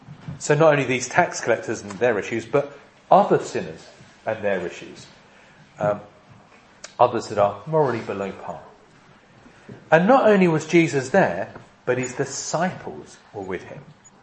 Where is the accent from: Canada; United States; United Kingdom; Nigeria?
United Kingdom; East of England; also born or lived in Wirral; I'm never quite sure what we mean by class. I'm from Essex. We have no class in every sense.